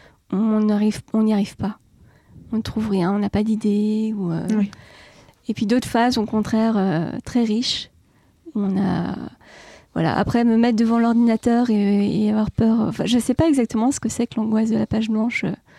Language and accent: French; Saint-Étienne, Auvergne-Rhône-Alpes, France; Je suis originaire de Saint-Étienne, d'un milieu quand même relativement simple.